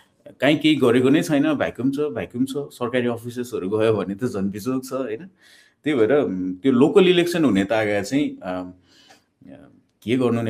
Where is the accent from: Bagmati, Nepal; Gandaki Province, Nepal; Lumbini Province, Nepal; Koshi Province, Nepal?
Lumbini Province, Nepal; Tansen; also born or lived in Palpa / Nawalparasi / Butwal; त्यहाँ बस्न गाह्रो भनेर मलाई एड्याप्ट हुन गाह्रो भयो भएर, अनि they took me to Tansen. म क्लास फोरमा हुँदाखेरि